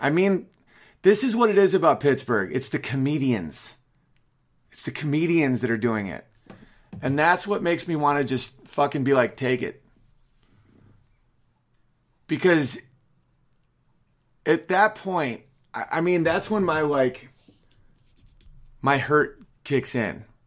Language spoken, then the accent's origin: English; Canada; I'm a Canadian